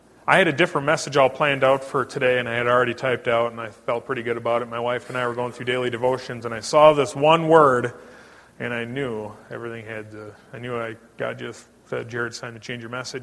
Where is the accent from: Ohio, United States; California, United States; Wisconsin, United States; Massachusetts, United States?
Wisconsin, United States; Oshkosh; I am from the Oshkosh, Wisconsin area. I was born and raised there. I was born at a very young age. And we had a, I grew up in a typical Wisconsin home.